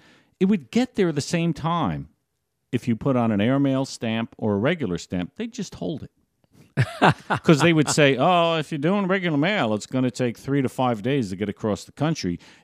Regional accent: Lake Stockholm, New Jersey, United States; I grew up in Lake Stockholm, folks. Yep. Lake Stockholm, New Jersey. It was part of a archipelago, if you will, of lake communities comprising five lakes that were known as Stockholm.

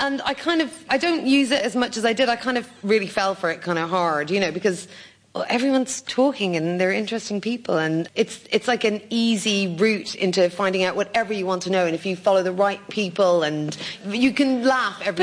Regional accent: Hackney, London, United Kingdom; born there; also born or lived in Ireland; Yeah, I was born in Hackney.

